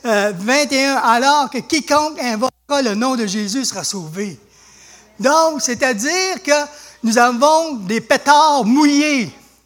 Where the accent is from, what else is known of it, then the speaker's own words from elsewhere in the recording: Canada; Ben moi, en tant que Canadien, là, je fais quoi pour ma nation?